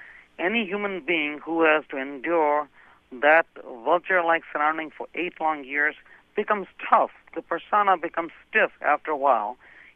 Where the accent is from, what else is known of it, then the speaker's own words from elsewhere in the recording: India; now in United States; And I came to this country from India